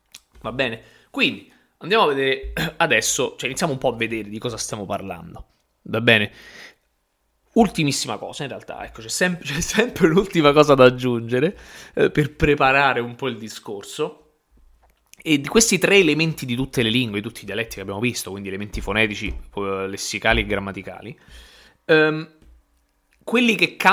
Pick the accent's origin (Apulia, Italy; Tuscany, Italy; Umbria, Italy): Apulia, Italy; Taranto; accent: Tarantino; E quindi col dialetto tarantino iniziamo a vedere un po' di roba greca nel nostro dialetto.